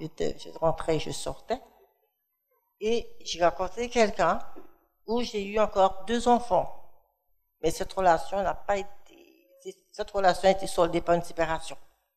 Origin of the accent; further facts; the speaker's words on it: Guadeloupe, France; je suis d'origine de la Guadeloupe. J'ai été élevée en Guadeloupe au sein d'une famille catholique et très pratiquante.